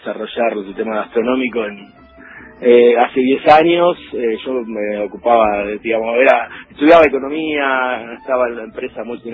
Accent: Lanús, Buenos Aires Province, Argentina; now in Tilcara, Argentina; Yo no soy de Tilcara, soy nacido en Lanús, viví en Capital muchos años, pero hace 10 años ya estoy instalado en Tilcara, en la quebrada Humahuaca. Tengo hijos jujeños, o sea que de alguna manera eché raíces en la quebrada Humahuaca.

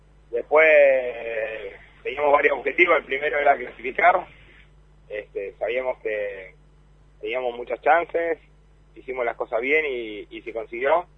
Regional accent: Argentina; Es origen catalán, pero bueno, ya somos todos argentinos.

